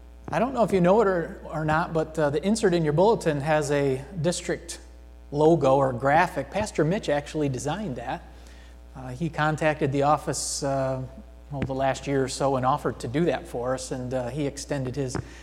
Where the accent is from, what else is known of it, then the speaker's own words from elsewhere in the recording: New York, United States; I grew up in Central New York. My mom and dad were born and raised in Elmira.